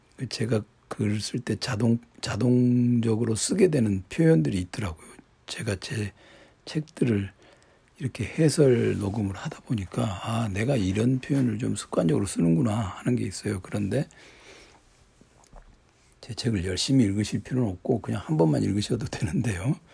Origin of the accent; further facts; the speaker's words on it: South Korea; 어쩔 수 없이 저도 한국 사람이니까